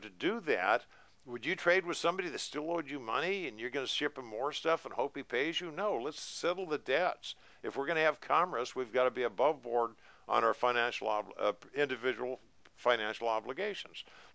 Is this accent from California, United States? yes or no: yes; California, United States; I was raised in California. You had to be here a year before you were considered a resident.